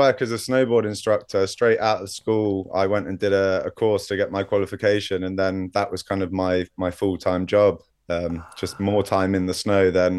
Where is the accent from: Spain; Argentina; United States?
Spain; Mallorca, Balearic Islands; also born or lived in Southampton, United Kingdom; I was born in Southampton, which few people know. And then I moved to Mallorca when I was about 7.